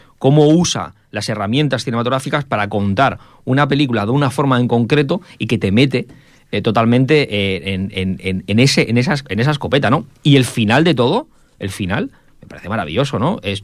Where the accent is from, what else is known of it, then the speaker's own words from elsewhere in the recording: Catalonia, Spain; como los catalanes defendemos la nuestra